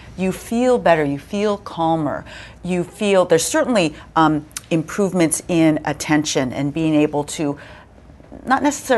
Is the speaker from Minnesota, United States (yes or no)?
no; California, United States; I'm from California anyway, so I knew how to do that.